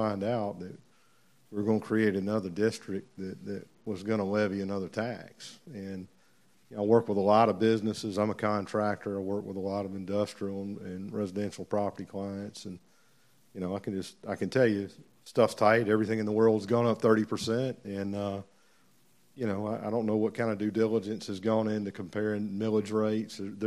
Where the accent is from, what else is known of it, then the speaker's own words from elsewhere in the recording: Fairburn, Georgia, United States; I grew up in Fairburn, was born on Elder Street.